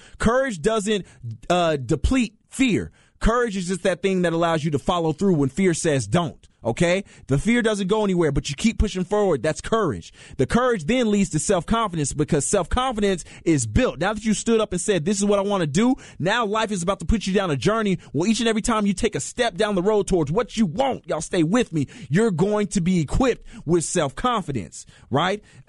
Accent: Tyler, Texas, United States; Also, I'm from Tyler. Let's go, man. Shout out to East Texas.

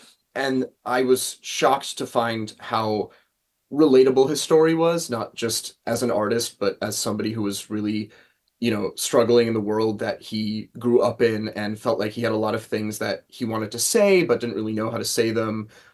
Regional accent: New York, United States; I grew up performing around the Capital Region. I did performances at SLOC, and, you know, I went to Niskayuna High School

